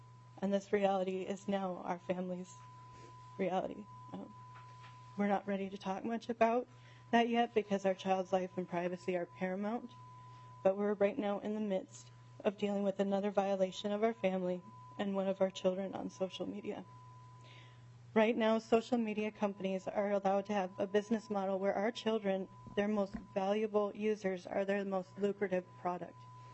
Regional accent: Minnesota, United States; I'm a lifelong resident of Minnesota, and I'm proud that my home state has the opportunity to become a national leader in keeping kids safe online.

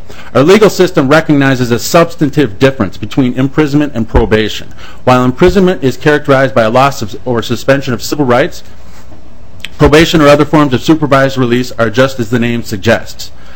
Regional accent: Owatonna, Minnesota, United States; Growing up in Owatonna, I was taught that the right to vote is not just an important sacred right

